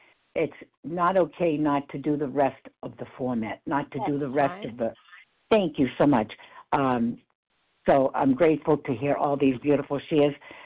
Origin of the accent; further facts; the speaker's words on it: Massachusetts, United States; from Massachusetts.